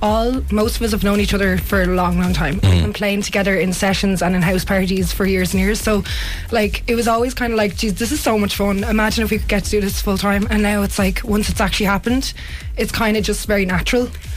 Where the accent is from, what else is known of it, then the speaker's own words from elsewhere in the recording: Dublin, Leinster, Ireland; I'm from Dublin, but my whole family play music